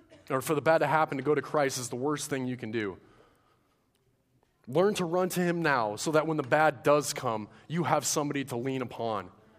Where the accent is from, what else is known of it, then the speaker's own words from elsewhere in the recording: Washington, United States; now in Nebraska, United States; Nebraska's a nice state, but I'm from Washington.